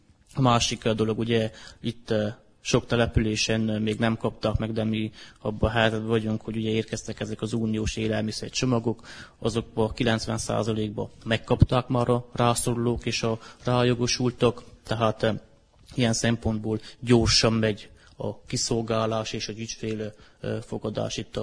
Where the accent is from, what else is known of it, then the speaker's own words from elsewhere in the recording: Csíkszentsimon, Harghita, Romania; ugye én itt Csíkszentsimában nőttem fel, itt is laktam